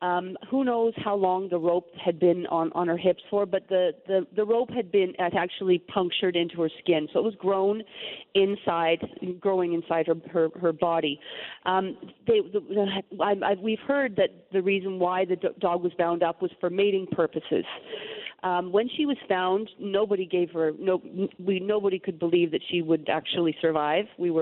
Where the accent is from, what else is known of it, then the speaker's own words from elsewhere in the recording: Canada; now in Puerto Vallarta, Mexico; I'm originally from Canada, came to Mexico in 1989. I'm now a Mexican citizen. I'm a cat rescuer. Since I came to Puerto Vallarta